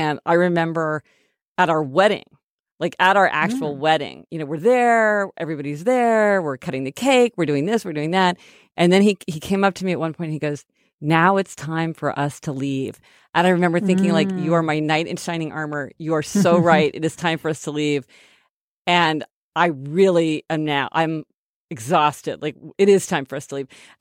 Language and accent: English; Kansas City, Missouri, United States; We're from Kansas City, Missouri, but, you know, love a fellow Kansas Cityan.